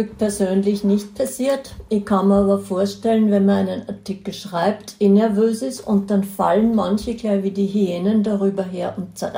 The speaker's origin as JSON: {"language": "German", "town": "Linz", "region": "Upper Austria", "country": "Austria", "said": "Ich bin aus Linz"}